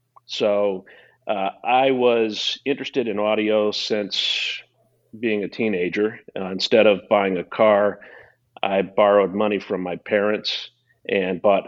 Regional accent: Quincy, Illinois, United States; I did. I was born and raised in Quincy, Illinois. Quincy is what we call downstate Illinois.

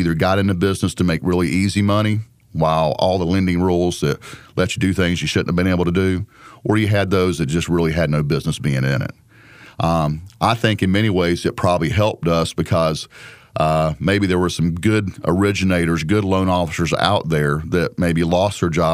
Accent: Durham, North Carolina, United States; Well, you know, I'm just a local guy. I was born in Durham, raised in Durham.

